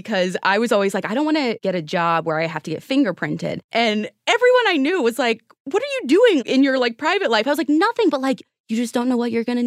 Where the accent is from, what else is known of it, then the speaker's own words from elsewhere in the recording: Midwest, United States; moved away; also born or lived in Arizona; I grew up in the Midwest in an area that was like overcast all the time. And I ended up moving to Arizona